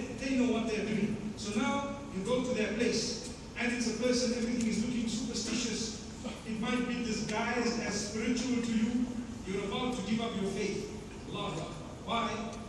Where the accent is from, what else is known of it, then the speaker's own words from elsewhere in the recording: Zimbabwe; I come from Zimbabwe.